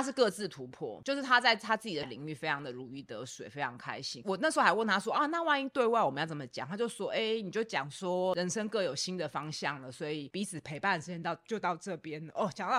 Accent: Taiwan

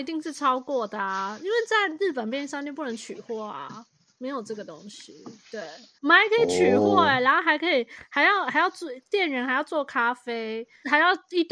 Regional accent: Taiwan; 那会不会就是我们台湾人认为

